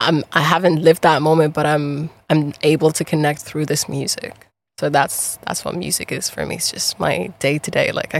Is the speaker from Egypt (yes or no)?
yes; Egypt; I'm from Egypt, born and raised.